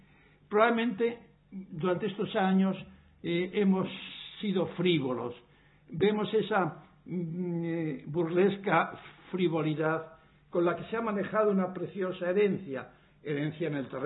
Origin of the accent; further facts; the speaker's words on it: Bilbao, Basque Country, Spain; Yo digo, pues esta es mi tierra también. No os doy más propiedad sobre ella que yo, que soy bilbaíno.